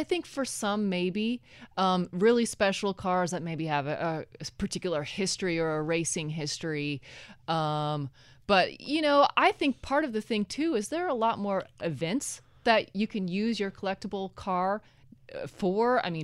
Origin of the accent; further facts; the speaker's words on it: Oregon, United States; now in New York, United States; I identify as a New Yorker. I've lived here for 17 years. I'm originally from Oregon